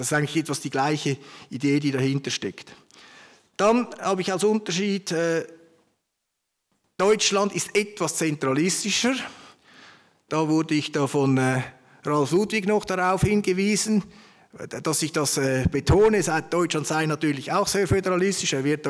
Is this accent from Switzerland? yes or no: yes; Switzerland; Und bei uns in der Schweiz heißt es Referendum, Referendum ergreifen, eine Volksabstimmung erzwingen.